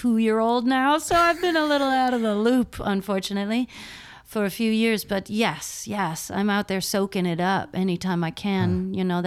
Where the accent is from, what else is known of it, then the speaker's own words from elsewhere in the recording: Buffalo, New York, United States; moved away; also born or lived in New Orleans; you know, I love Buffalo, and you know, that's my hometown. But the minute I showed up in New Orleans, it was like, oh, there's places like this on the earth.